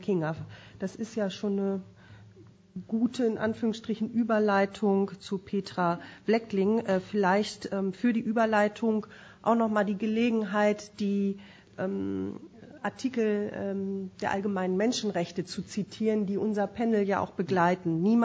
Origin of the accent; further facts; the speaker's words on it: Lower Saxony, Germany; Wie gesagt, ich komme aus Niedersachsen.